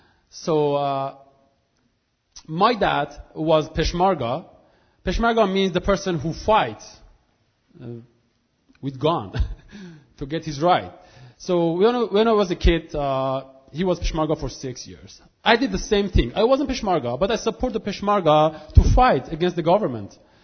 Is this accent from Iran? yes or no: yes; Iran; now in Canada; I'm Kurdish from Iran